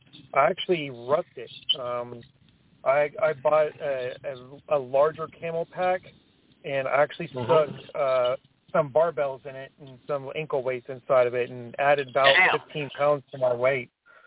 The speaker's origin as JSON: {"language": "English", "region": "California", "country": "United States", "said": "I'm originally from California, so I know how the scenery in Malibu is."}